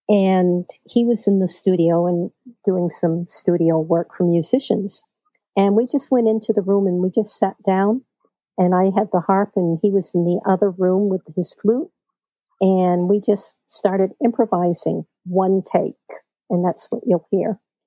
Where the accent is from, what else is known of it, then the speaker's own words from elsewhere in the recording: Scotland, United Kingdom; And I said, "Yeah, I do. I'm Scottish."